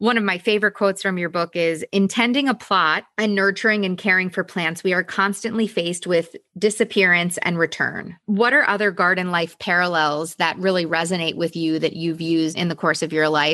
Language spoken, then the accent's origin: English; Italy; I'm from Italy and I would go to my family home in Italy and we're surrounded by the Dolomites.